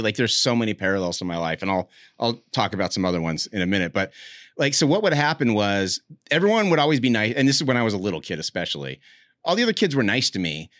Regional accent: Salt Lake City, Utah, United States; I grew up in Salt Lake.

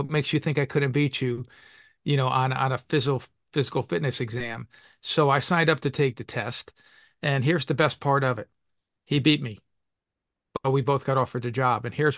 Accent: Kearny, New Jersey, United States; growing up in Kearny, New Jersey, everybody knew everybody. And it was a large Scottish population, a large Irish population, and a decent-sized Italian population, but everybody knew everybody.

